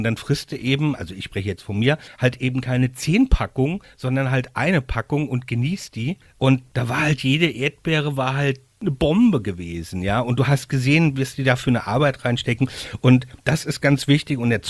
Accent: Rhineland-Palatinate, Germany; Ich bin ja in Gabelhofsheim eben ja geboren, groß geworden. geworden, also inmitten von Weinbau und Ackerbau. Ich habe dann jetzt in Wackernheim inmitten von Obstbau gelernt

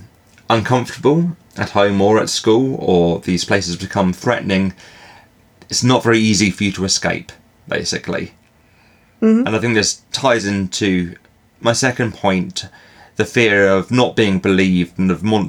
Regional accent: United Kingdom; theoretically it's my right to buy being a British citizen is my right to get a train.

